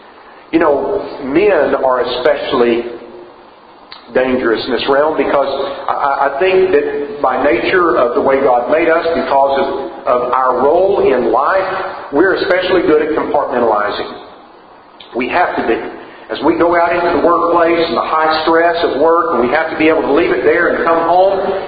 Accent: Tuttle, Oklahoma, United States; the little town where I grew up in Tuttle, Oklahoma.

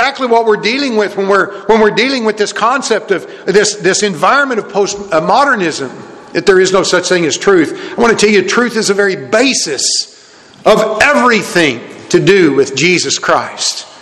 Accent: Oklahoma, United States; like in, where I grew up in Oklahoma, the capital of Oklahoma was once in Guthrie and now it's in Oklahoma City.

